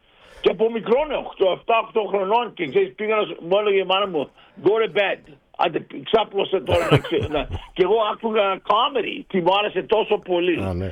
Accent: Greece; No, δεν είμαι Ιταλός, είμαι Έλληνα.

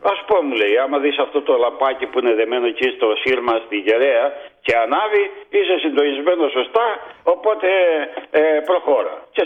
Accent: Zakros, Crete, Greece; Από τη Σιτία. Από ποιο χωριό? Από τη Ζάκρο.

